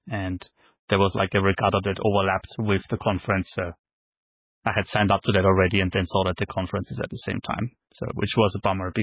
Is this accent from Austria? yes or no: yes; Vienna, Austria; English is a second language; So I grew up in Austria, actually, and studied computer science in Vienna.